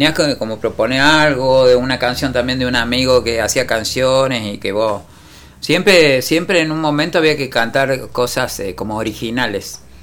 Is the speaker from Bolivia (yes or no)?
no; Villa Constitución, Santa Fe, Argentina; now in Córdoba, Argentina; que nosotros somos del sur de Santa Fe. Nos vinimos a Córdoba.